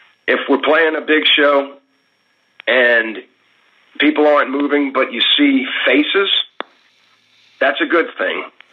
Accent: United States; Although I don't know much about my family history or Irish traditions, I'm an American, you know.

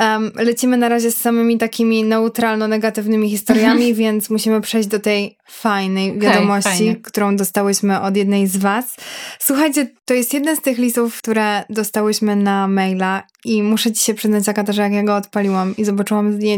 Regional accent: Warsaw, Masovian Voivodeship, Poland; on był z Wrocławia, ja z Warszawy

